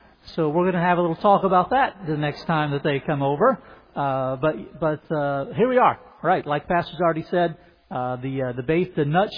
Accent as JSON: {"language": "English", "region": "Kentucky", "country": "United States", "said": "it really was a pivot because I'm not a city kid. I'm from Kentucky myself."}